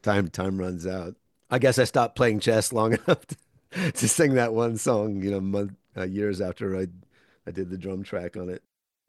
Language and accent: English; New Jersey, United States; There were no record stores where I grew up in New Jersey in the late 60s.